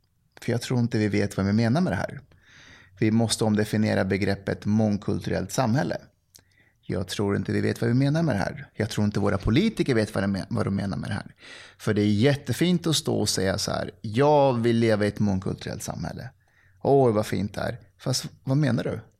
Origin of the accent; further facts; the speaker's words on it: Afghanistan; now in Sweden; Som från exempelvis Afghanistan där jag kommer ifrån.